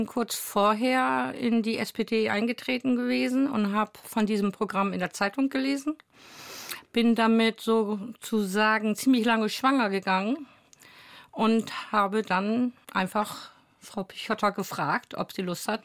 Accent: Oldenburg, Lower Saxony, Germany; born there; jetzt als gebürtige Oldenburgerin, jetzt wieder zurück in Oldenburg

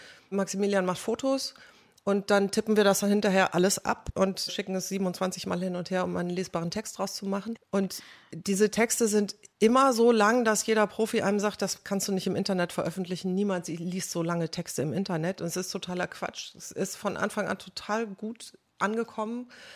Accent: Brauweiler, North Rhine-Westphalia, Germany; meine Eltern kommen beide nicht aus Köln und ich bin auch nicht in Köln groß geworden, sondern in Brauweiler.

